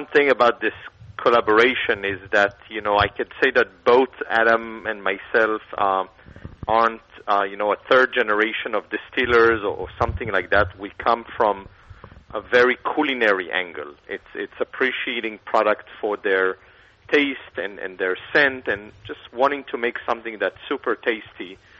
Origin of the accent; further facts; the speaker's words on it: Israel; English is a second language; I'm from Israel